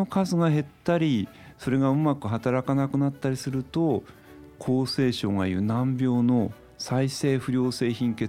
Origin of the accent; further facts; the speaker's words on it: Minami-Alps, Yamanashi, Japan; あの私はもともと出身が山梨県の南アルプス市、知ってますか？